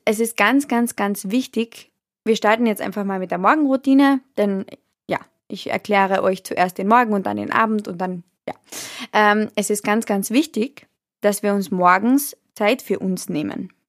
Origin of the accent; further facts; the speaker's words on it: Austria; bei uns in Österreich ist es so